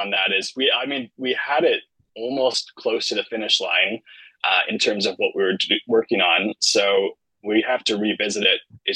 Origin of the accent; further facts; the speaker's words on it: Ontario, Canada; moved away; Ontario, but I've been in BC for 10 years now.